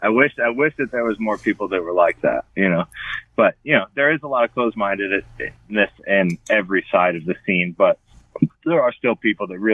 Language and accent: English; Florida, United States; I love the Eulogy stuff, because I grew up in Florida